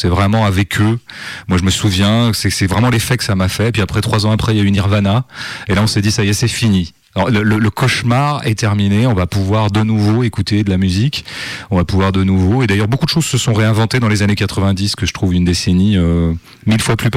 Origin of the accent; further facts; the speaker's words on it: Pays de la Loire, France; Je suis natif de Vendée, dans la Vendée Sud, qui est une Vendée plus républicaine que, je dirais, le nord de la Vendée